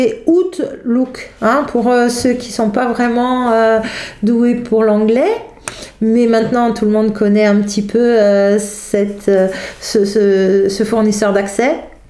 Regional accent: Corsica, France; Je dis ça, mais moi je suis corse, donc j'ai aussi choisi la Creuse.

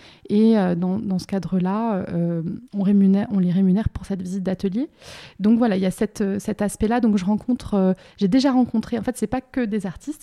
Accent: Bordeaux, Nouvelle-Aquitaine, France; cette région dont je suis moi-même originaire, en fait je suis originaire de Bordeaux.

